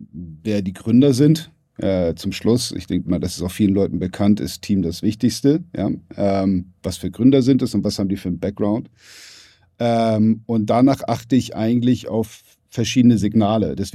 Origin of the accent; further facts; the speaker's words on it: Hamburg, Germany; born there; also born or lived in London; Ich bin hier in Hamburg geboren.